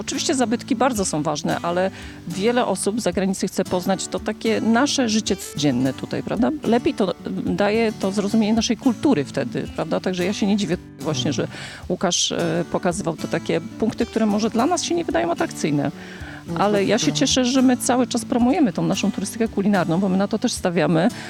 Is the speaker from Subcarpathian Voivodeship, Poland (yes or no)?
yes; Lubaczów, Subcarpathian Voivodeship, Poland; skąd pochodzę, czyli z Lubaczowa, z granic Roztocza.